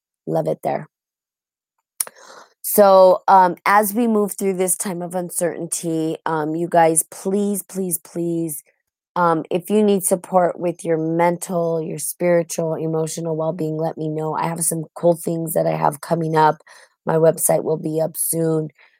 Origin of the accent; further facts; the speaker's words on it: United States; I am from America.